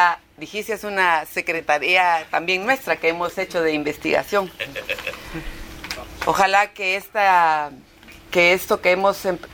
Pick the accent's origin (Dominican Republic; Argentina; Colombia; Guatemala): Guatemala; para nosotros como guatemaltecos, sería una herencia de institucionalidad en la investigación que tanta falta nos ha hecho